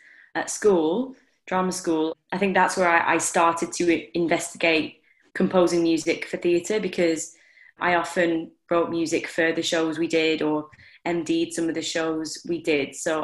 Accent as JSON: {"language": "English", "town": "Darwen", "region": "North West England", "country": "United Kingdom", "tie": "born or raised there", "also_born_or_lived": "Australia", "accent": "Lancashire", "said": "I've lived all over the place, but my kind of most influential years were probably up north at Northwest, a town called Darwin, as you can hear from my Lancashire accent. That's where I spent most of my time, but my last 3 years of education were in Australia."}